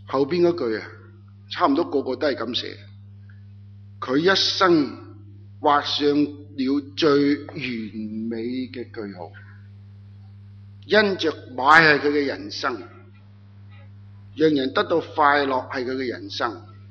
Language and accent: Cantonese; Hong Kong; now in Australia; 喺细个喺香港嘅时候睇好多马戏